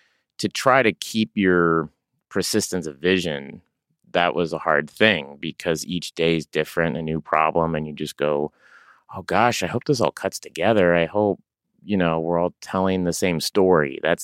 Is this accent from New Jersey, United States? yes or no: no; Tulsa, Oklahoma, United States; And I grew up in Tulsa, Oklahoma. I was the only one that wanted to do that.